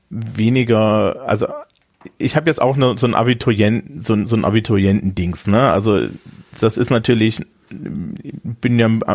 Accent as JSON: {"language": "German", "region": "eastern Germany", "country": "Germany", "tie": "born or raised there", "said": "Ich bin im Osten aufgewachsen, da war es ein bisschen anders."}